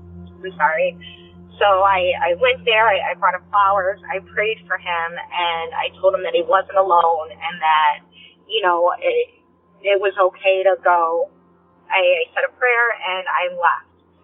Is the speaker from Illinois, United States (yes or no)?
yes; Illinois, United States; I'm from Northern Illinois.